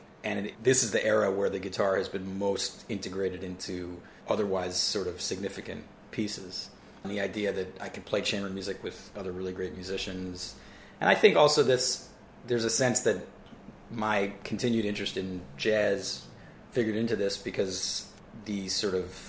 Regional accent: Montclair, New Jersey, United States; I grew up in New Jersey in Montclair.

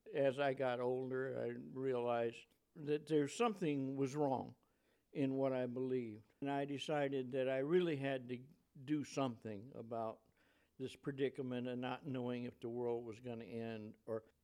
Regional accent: Alabama, United States; born there; I was born in 1940 in Alabama.

